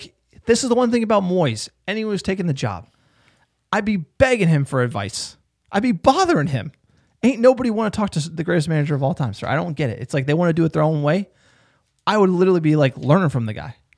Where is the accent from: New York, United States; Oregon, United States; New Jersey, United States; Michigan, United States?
New Jersey, United States; we're from New Jersey. We grew up on this stuff.